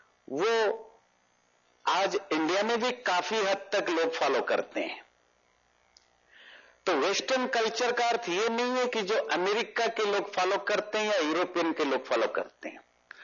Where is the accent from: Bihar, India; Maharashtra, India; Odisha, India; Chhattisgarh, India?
Odisha, India; मैं जिस राज्य से आता हूं, ओडिशा से, वहां 24 घंटे चावल खाते हैं।